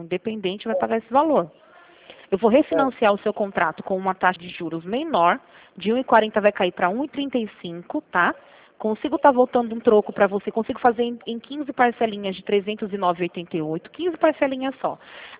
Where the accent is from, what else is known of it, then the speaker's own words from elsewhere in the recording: Rio Claro, São Paulo, Brazil; eu sou daqui mesmo de Rio Claro